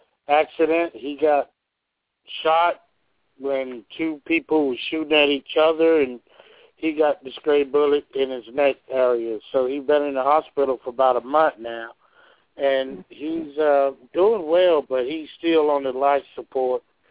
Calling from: Georgia, United States; Georgia, actually from Georgia.

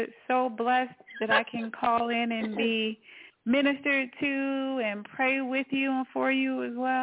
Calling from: Washington, District of Columbia, United States; I'm from Washington, D.C.

